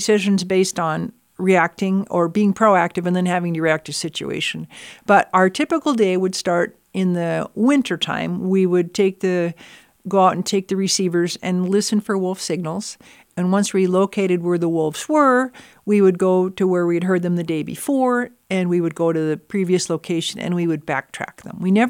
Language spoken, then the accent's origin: English; Minnesota, United States; I was born and raised in Minnesota. Minnesota nice. Good Lutheran girl.